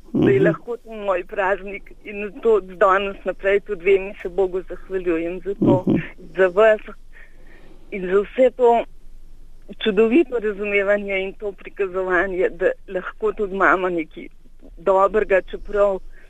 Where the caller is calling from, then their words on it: Primskovo, Lower Carniola, Slovenia; iz Primskovega na Dolenjskem.